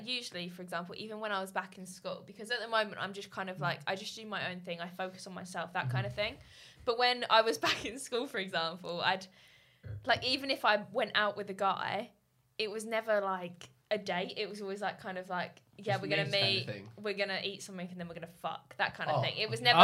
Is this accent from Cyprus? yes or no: yes; Cyprus; also born or lived in Greece; Yeah, I grew up in Cyprus.